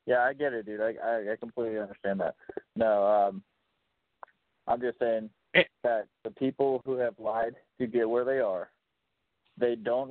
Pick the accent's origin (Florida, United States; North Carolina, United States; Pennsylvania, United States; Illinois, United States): Illinois, United States; Chicago; I get why we have prostitutes, man. I'm from Chicago.